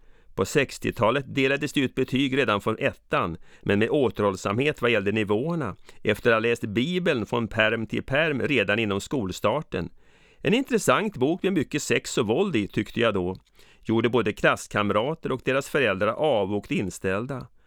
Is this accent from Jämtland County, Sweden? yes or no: no; Stockholm, Stockholm County, Sweden; born there; Jag föddes 1957 på Södermalm i Stockholm där jag bodde mina första 4 år på Åsögatan.